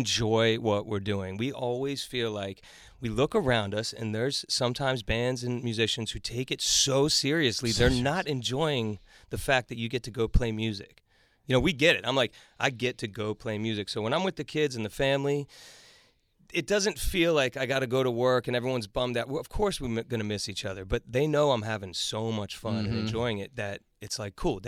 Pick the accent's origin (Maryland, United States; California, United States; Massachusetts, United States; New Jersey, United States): Maryland, United States; Rockville; Rockville, Maryland.